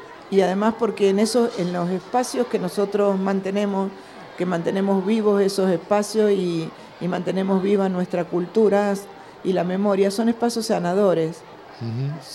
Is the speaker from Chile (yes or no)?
no; Mendoza, Argentina; siendo artistas mendocinos, somos mendocinos, argentinos, latinoamericanos, y tenemos que hablar desde nosotros, desde nuestras propias voces.